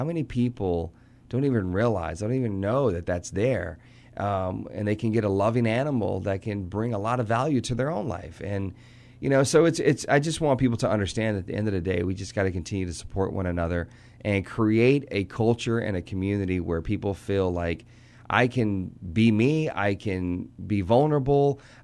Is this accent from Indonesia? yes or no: no; Arkansas, United States; Where I grew up in Arkansas is small. There was 7,000 people in that community.